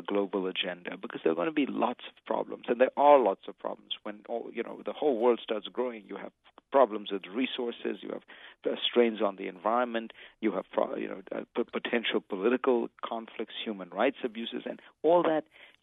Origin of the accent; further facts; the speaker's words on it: India; now in United States; I grew up in India